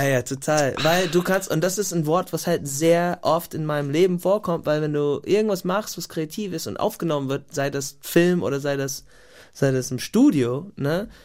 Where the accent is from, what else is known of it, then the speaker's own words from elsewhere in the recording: United States; also born or lived in Ireland; ich bin halt in den USA groß geworden, in Irland und nicht und nur mit englischsprachiger Musik.